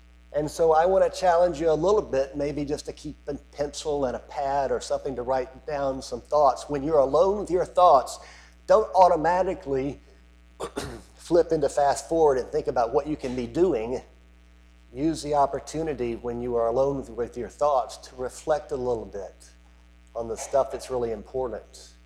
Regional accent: Florida, United States; And I grew up in Central Florida back in the late 50s and early 60s.

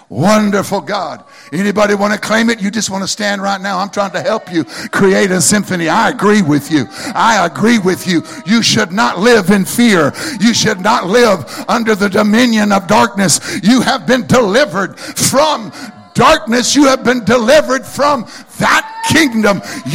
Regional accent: Wisconsin, United States; I'm from Wisconsin. Figure it out.

